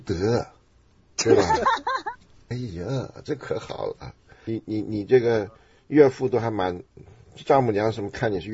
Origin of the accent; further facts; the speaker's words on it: Henan, China; 你小心替我们河南人留点面子啊